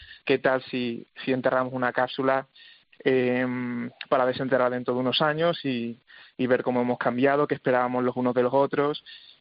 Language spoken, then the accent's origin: Spanish; Cáceres, Extremadura, Spain; Yo soy de Cáceres, así que bueno, estuve un añito allí en La Mancha con mis alumnos de Tomelloso y al año siguiente, tras hacer las oposiciones en Extremadura, pues ya volví para mi zona.